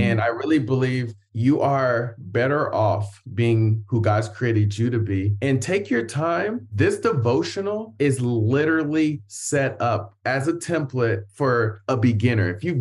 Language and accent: English; Columbus, Ohio, United States; Yeah, I grew up in Columbus, Ohio, actually.